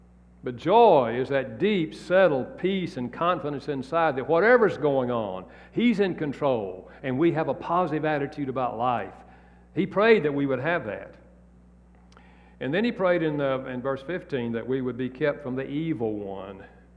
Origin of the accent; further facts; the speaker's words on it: the South, United States; I'm from the South. I'm at a Southern Baptist church, you know.